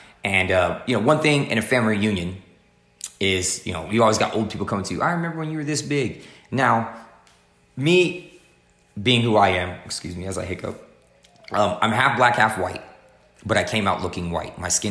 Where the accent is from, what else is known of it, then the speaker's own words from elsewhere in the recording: Phoenix, Arizona, United States; also born or lived in West Berlin, Germany / Detroit / Texas; I was born in West Berlin, Germany, because my father was stationed in Germany, and my family's originally from Detroit. So we moved from Germany back to Detroit, from Detroit to Texas for like 6 months, and then from Texas to West Phoenix.